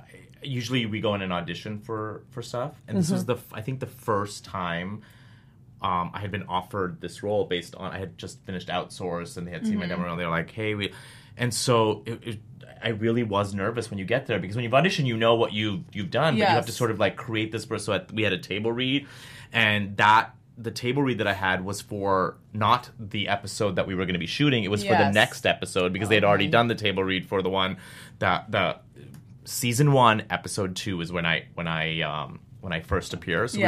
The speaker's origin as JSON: {"language": "English", "country": "Canada", "said": "Oh, Lord, no. I'm Canadian."}